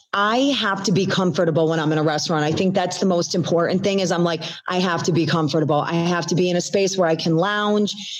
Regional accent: New York, United States; No matter where I live, I'm always a New Yorker. I think it's got, you know, it has my full heart because I was born and raised there.

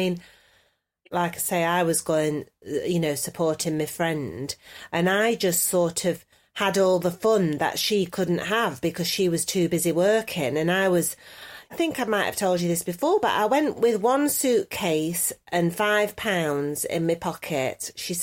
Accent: New York, United States; now in Los Angeles, United States; I'm a New York girl in LA, you see. That's me. All this, that's me. I'm in LA as a New Yorker.

